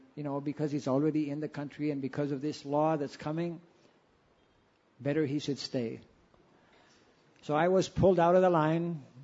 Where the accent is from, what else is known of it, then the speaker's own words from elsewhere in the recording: Canada; I was from Canada.